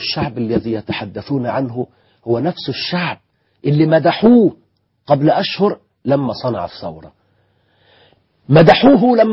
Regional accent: Egypt; كما نسميه عندنا في الريف.

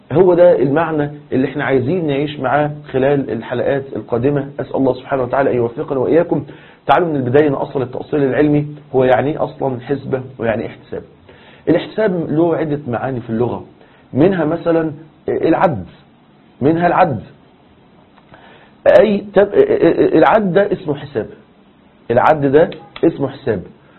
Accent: Egypt; احنا عندنا في مصر

